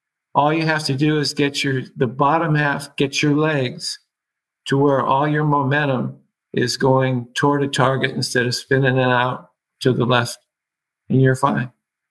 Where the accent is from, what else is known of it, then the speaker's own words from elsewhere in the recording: Seattle, Washington, United States; born there; Yeah, I was born in Seattle.